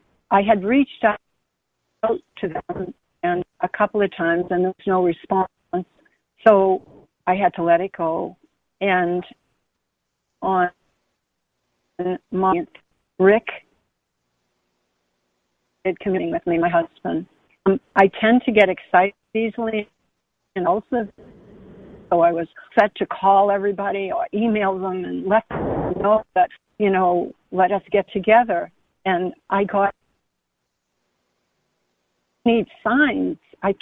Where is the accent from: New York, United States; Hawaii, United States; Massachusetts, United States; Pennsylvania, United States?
Massachusetts, United States; Okay, I'm from Massachusetts, and my husband passed away in January of 2019.